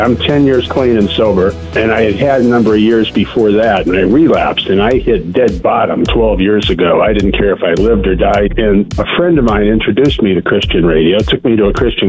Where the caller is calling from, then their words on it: Phoenix, Arizona, United States; from Phoenix.